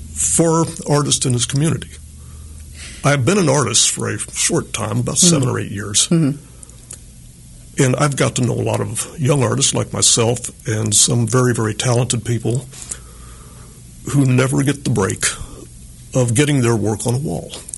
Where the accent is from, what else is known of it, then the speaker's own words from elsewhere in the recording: Missouri, United States; and I'm from Missouri originally, mm-hmm, from central Missouri.